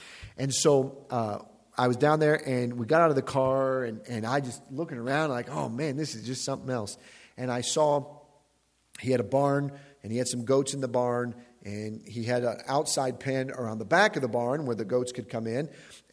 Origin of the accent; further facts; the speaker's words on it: Chicago, Illinois, United States; I was from Chicago, I lived on the south side. I'd never seen goats before.